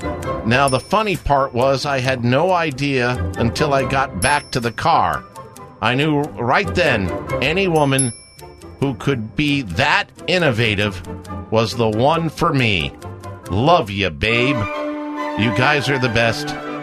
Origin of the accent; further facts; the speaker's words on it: Fort Myers, Florida, United States; I'm from Fort Myers.